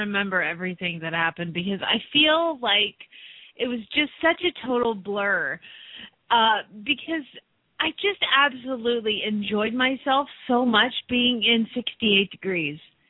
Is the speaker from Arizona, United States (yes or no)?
yes; Phoenix, Arizona, United States; from Phoenix, Arizona